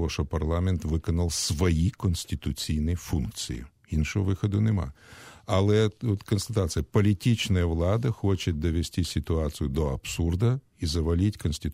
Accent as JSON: {"language": "Ukrainian", "town": "Tiraspol", "region": "Transnistria", "country": "Moldova", "tie": "born or raised there", "said": "в моєму Придністров'ї, тобто я ж родом з Тирасполя"}